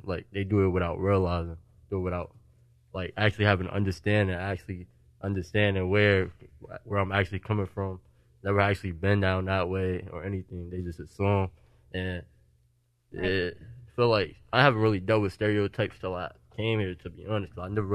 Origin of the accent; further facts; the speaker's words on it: Newark, New Jersey, United States; I dealt with some of the similar stereotypes. I'm from Newark. So it's kind of like the same reputation and it's more up north.